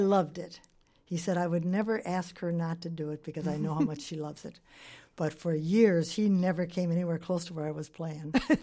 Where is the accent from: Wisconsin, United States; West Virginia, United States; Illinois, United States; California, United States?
Wisconsin, United States; I grew up in Wisconsin.